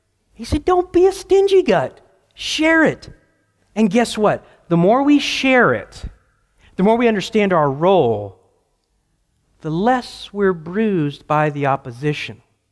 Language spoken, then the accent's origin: English; the South, United States; I remember growing up in the South, you know, if I didn't want to share with my brother, my mother used this term.